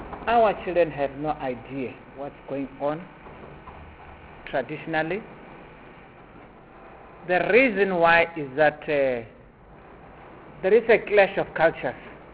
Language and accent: English; South Africa; If we say that we are South African, like King Koshi Kutama even indicated Ghanaians, not long they've beaten us.